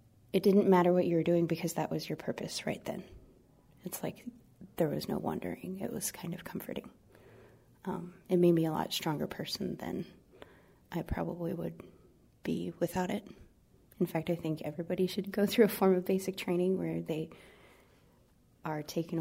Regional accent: Tioga, North Dakota, United States; born there; I was born in Tioga, North Dakota, November 17th, 1981.

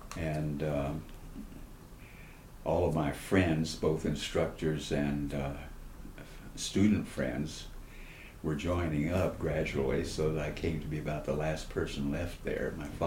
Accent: Texas, United States; also born or lived in New Haven, Connecticut; I was born in New Haven, Connecticut, if that makes any sense. Mm-hmm. But I grew up primarily, I guess, in Texas, where I went to grade school, at least from the third grade on, and then through high school.

